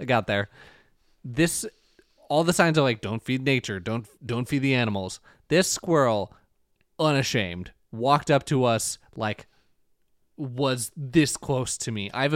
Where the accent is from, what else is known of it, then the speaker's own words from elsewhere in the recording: Minnesota, United States; I'm so Minnesotan, all right?